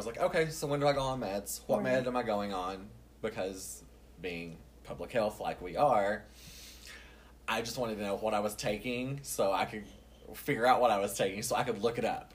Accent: the South, United States; No, I'm from the South.

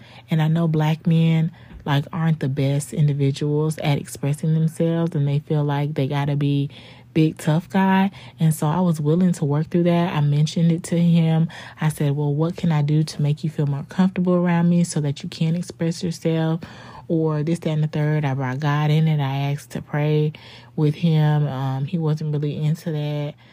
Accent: United States; I was born and raised in America.

